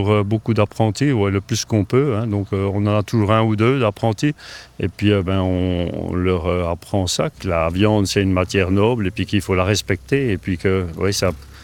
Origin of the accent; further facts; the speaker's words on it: Halle, Flemish Brabant, Belgium; je suis né à Halle, ici, et j'ai toujours vu la boucherie autour de moi